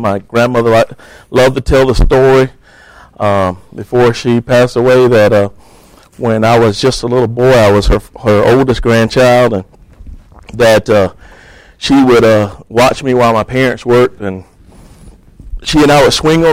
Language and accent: English; Sparta, Georgia, United States; also born or lived in Atlanta; I was born in Sparta, Georgia, which is where our church, Harvesters Baptist Church, is. I grew up there, went to school, left Sparta, went to Atlanta, and met my wife and started a family there